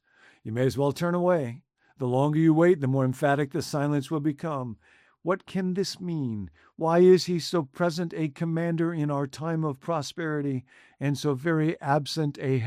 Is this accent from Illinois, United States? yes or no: yes; Illinois, United States; I grew up outside of Chicago